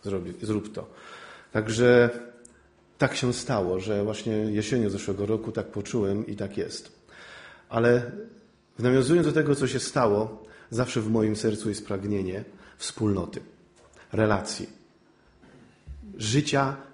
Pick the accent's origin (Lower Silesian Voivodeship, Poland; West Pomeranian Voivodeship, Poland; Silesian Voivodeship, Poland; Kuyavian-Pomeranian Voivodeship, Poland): West Pomeranian Voivodeship, Poland; Białogard; Ja jestem z Pomorza. Pochodzę z Pomorza. Teraz zachodniopomorskie, dawniej koszalińskie, Białogard.